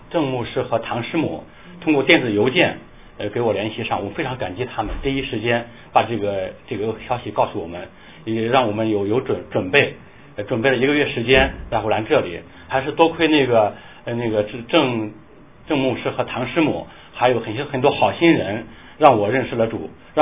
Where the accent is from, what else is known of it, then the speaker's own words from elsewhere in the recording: Henan, China; 我们是来自河南，中国河南。